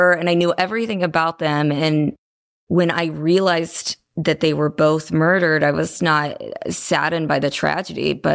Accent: Kansas City, United States; I am not from the Lowcountry. I am from Kansas City. I don't have relatives here. I don't have family roots here.

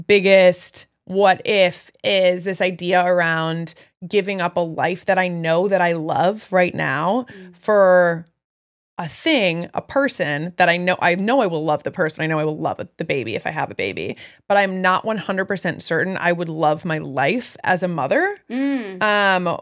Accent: Midwest, United States; I mean, I grew up in the Midwest, and I didn't grow up in L.A. or Beverly Hills.

